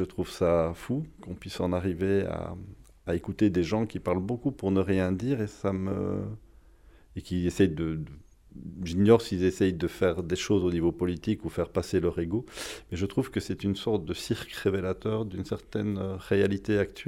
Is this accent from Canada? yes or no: no; Belgium; est arrivé en Belgique, puisque je suis belge